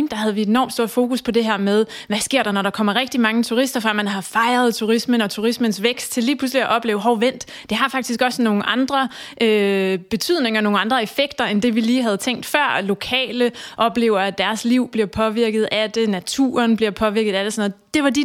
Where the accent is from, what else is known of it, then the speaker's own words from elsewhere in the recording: Copenhagen, Capital Region of Denmark, Denmark; selvom at vi som københavnere og lokale færdes ude igen